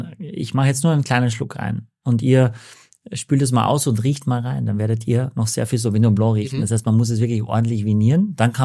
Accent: Austria; now in Germany; Okay, ich bin Österreicher, meine Töchter in Hamburg geboren, meine Frau in Pinneberg geboren.

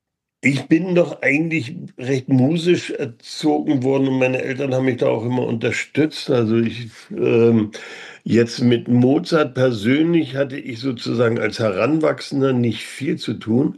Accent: East Germany, Germany; Ich bin im Osten groß geworden und bin dort in die Musikschule gegangen

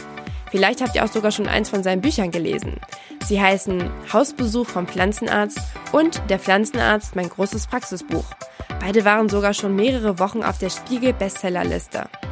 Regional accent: Bückeburg, Lower Saxony, Germany; Ich komme nämlich ursprünglich aus Bückeburg.

